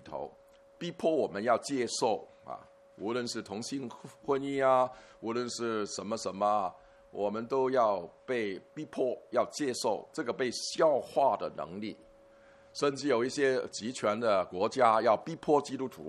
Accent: Guangdong, China; 是你们说我们广东人有一句话

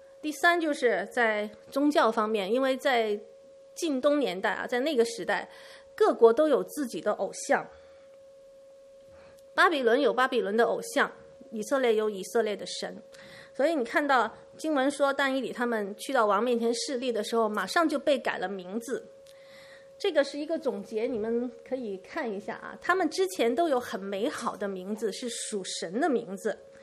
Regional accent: Hong Kong; 我们在下是香港长大的，相信中间也有些弟兄姐妹也是香港长大的

